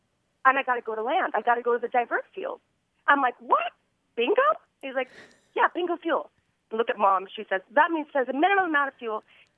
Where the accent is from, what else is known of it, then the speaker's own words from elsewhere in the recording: San Diego, California, United States; I grew up out here in San Diego, and when I was a kid, my dad was a Navy fighter pilot.